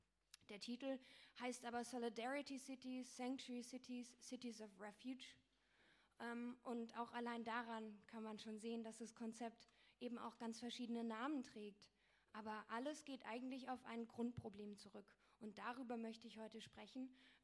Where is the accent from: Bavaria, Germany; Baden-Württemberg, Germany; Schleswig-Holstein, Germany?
Baden-Württemberg, Germany; Freiburg; Ich komme aus Freiburg.